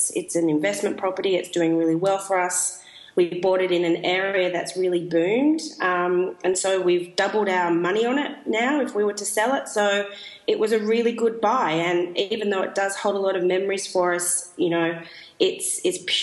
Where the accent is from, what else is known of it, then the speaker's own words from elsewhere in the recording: Sydney, New South Wales, Australia; now in Melbourne, Australia; So we are both from Sydney, and at the time before my parents moved outside of Sydney, we grew up sort of 10, 15 minutes apart, so really, really close.